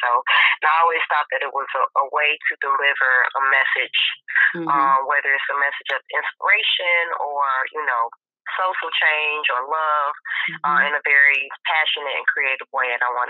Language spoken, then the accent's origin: English; Chicago, Illinois, United States; I am from Chicago. Born and raised